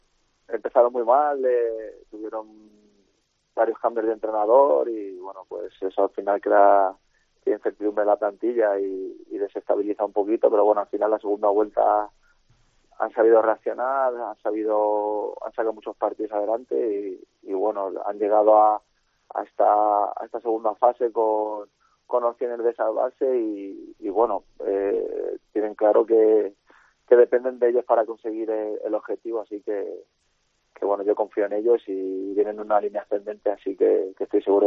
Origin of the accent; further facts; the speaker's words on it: Petrer, Valencian Community, Spain; yo soy de Petrer, de un pueblo de aquí de Alicante, y estoy aquí.